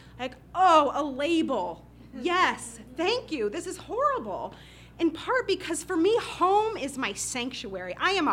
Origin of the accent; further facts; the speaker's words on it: Midwest, United States; to the Midwest, where I'm from, my hometown. My family's farm